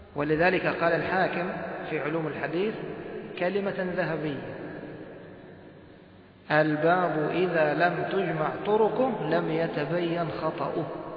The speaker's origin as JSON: {"language": "Arabic", "country": "Egypt", "said": "مواصلات عامة مثلا في زحام خاصة عندنا في مصر، ما تمكنت من الجلوس وتريد أن تشرب"}